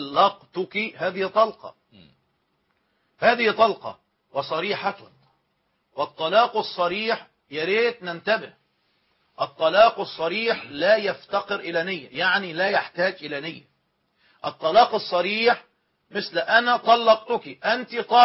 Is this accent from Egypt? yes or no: yes; Egypt; لكن عندنا في مصر ما يسمى بقانون الوصيه الواجبه